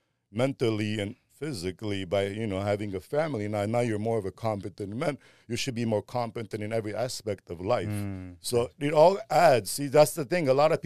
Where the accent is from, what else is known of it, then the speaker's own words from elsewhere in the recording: Armenia; now in United States; coming to America for a bigger future, from Armenia. So the whole perspective of, you know, growing up in Armenia was the Christian community where it's family, morals, respect, you know, the way we were raised.